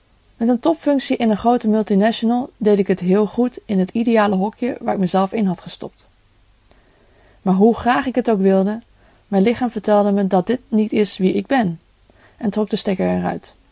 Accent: Gelderland, Netherlands; Ik kom uit een klein dorp in Apeldoorn-omgeving.

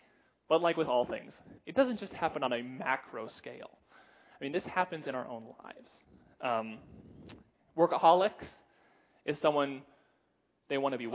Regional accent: United States; I'm American. I'm a man, I'm a father, I'm a husband, I'm a son

